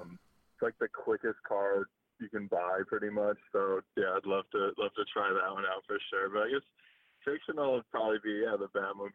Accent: Canada; as a Canadian

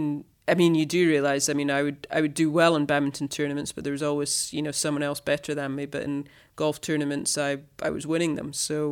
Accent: Scotland, United Kingdom; being Scottish

